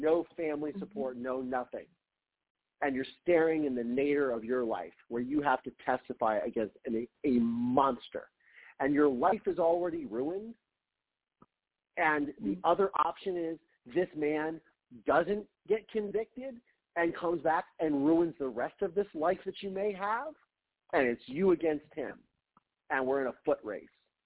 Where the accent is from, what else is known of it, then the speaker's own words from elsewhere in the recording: Ohio, United States; growing up in Ohio, it's a small state, but we have a population with 5-10 million, you know.